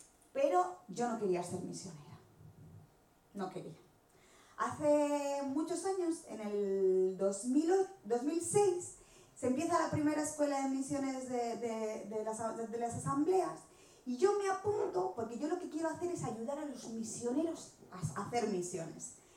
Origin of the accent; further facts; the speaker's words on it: Rota, Andalusia, Spain; also born or lived in Cádiz; Yo nací en Cádiz, como podría haber nacido en cualquier otro lado del mundo. Mi papá se graduó del SEMI en el 78 y lo mandaron de pastor a Cádiz. Ahí nací yo, en Rota. O sea, nací en Cádiz, pero vivíamos en Rota.